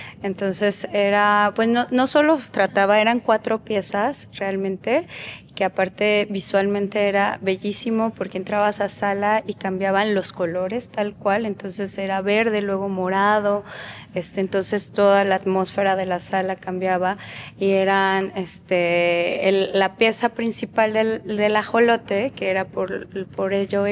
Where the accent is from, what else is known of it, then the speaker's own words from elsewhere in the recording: Mexico; como mexicanos siempre hemos tenido como mucha curiosidad por la cultura japonesa. También, pues yo como buena millennial